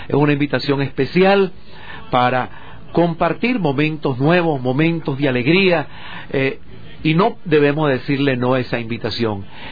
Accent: Venezuela; un venezolano

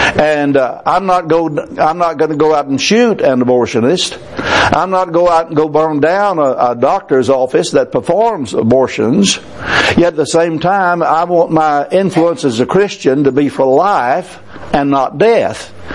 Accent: United States; I recognize as an American there's a certain amount of responsibility to vote and participate.

